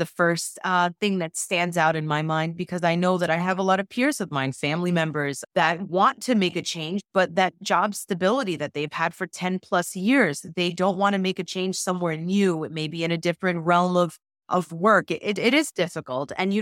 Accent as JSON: {"language": "English", "region": "New York", "country": "United States", "said": "You know, I'm from New York, so corner delis, there are many."}